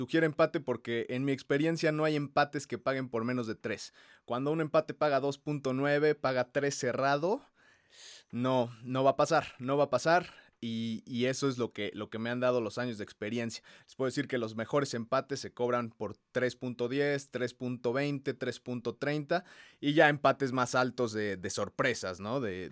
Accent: Mexico; como mexicanos, pues obviamente no queremos ni que empate ni que pierda México

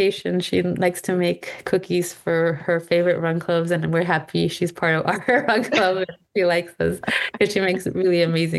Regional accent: Bakersfield, California, United States; now in San Diego, United States; Because I'm not originally from San Diego. I've been here for almost 14 years, but Bakersfield is home base.

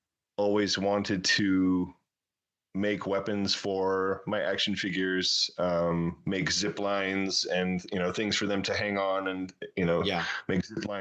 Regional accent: Washington, United States; I come from the Seattle area, so it's kind of the Hollywood of video games.

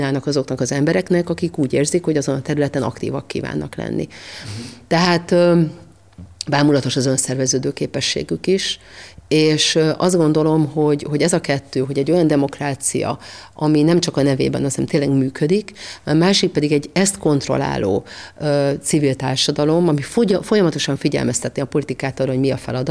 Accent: Hungary; én is magyarként voltam jelen a tájvaniak életében

